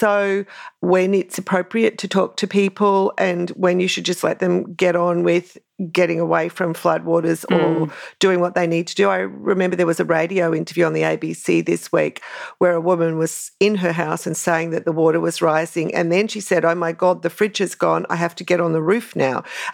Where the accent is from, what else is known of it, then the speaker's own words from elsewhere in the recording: Brisbane, Queensland, Australia; I grew up in Brisbane, so I do remember the 1974 Brisbane flood. I was a very young girl.